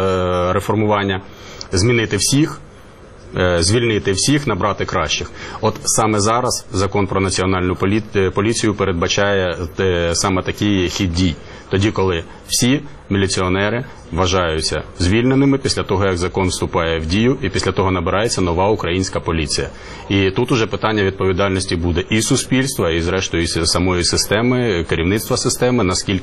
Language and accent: Ukrainian; Kharkiv Oblast, Ukraine; У Харкові, Харківській області, моїй рідній області